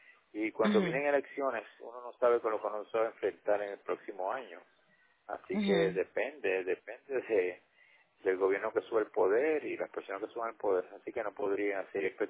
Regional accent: Caguas, Puerto Rico; Yo soy de Caguas, así que yo compro en los malls de Caguas, okay, de lo que sea en Caguas, los nombres pues me crié aquí toda mi vida

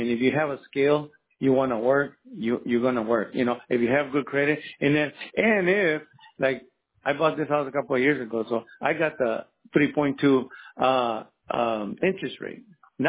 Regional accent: El Paso, Texas, United States; Like, I'm from El Paso, right? But I live here now. I've been here 15 years.

